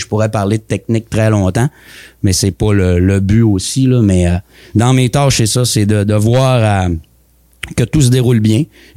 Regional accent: Chicoutimi, Quebec, Canada; Je viens de Chicoutimi-Nord, mais c'est mes racines, la baie, en 2007.

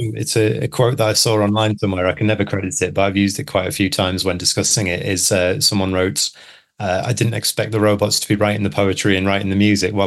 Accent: Middlesbrough, North East England, United Kingdom; if I suddenly start speaking in a very unfamiliar accent to you, I apologise. It's my hometown.

